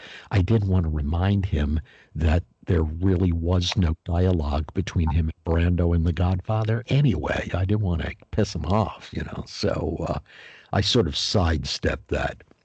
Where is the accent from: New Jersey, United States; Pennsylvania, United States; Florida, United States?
Pennsylvania, United States; Philadelphia; I'm from Philadelphia. I'm one of the voting critics.